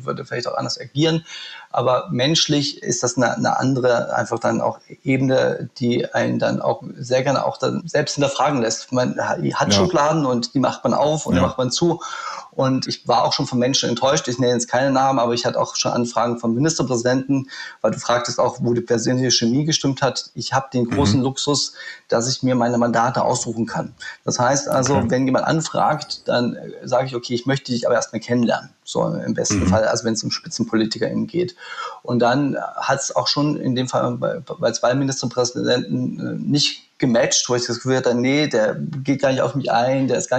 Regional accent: Leipzig, Saxony, Germany; also born or lived in Halle; ich bin 1979 in Halle geboren, dann aber nach 2-3 Wochen in die Wohnung, die meine Eltern schon in Leipzig, in Grünau hatten, einer klassischen Trabantenstadt, dann groß geworden, Kita-Zeit dort erlebt, also Sachsen, heutiges Sachsen.

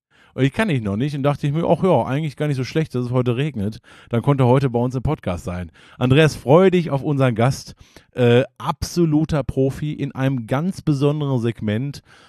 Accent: Hagen, North Rhine-Westphalia, Germany; born there; Und ich bin ja gebürtiger Hagener, also ganz nah dran.

